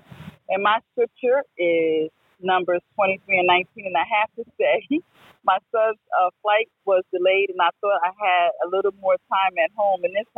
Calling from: New Jersey, United States; I'm calling from North New Jersey

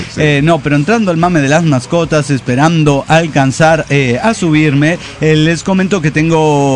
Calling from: Guadalajara, Jalisco, Mexico; Hola, ¿cómo están? Soy el desmejorado de Guadalajara.

